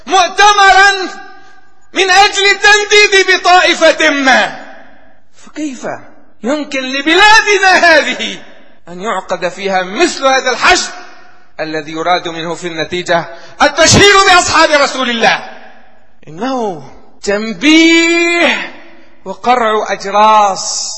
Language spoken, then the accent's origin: Arabic; Syria; لكنني أستنكر وأستغرب أن يدخل مثل هذا إلى بلدنا سوريا